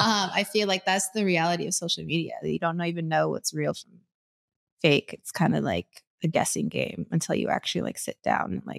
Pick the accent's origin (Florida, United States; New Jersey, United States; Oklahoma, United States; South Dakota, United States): New Jersey, United States; I'm from New Jersey.